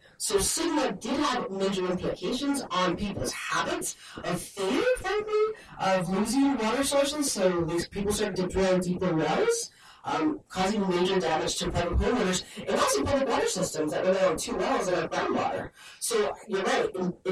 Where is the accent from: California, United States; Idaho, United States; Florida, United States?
California, United States; Salinas; I'm originally from Salinas. I grew up in, I was raised in Salinas, California.